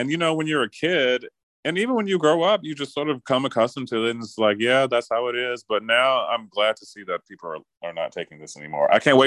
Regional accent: Chesterfield County, Virginia, United States; Yep, I was born in Petersburg, Virginia. I grew up in Chesterfield County, Virginia, which is the county just south of Richmond.

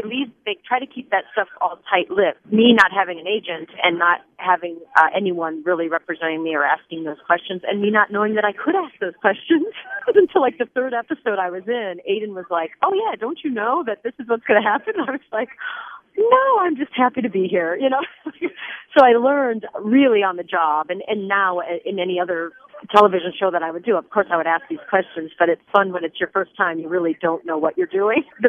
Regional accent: United States; as an American actress, I always had to do, you know, standard British accents

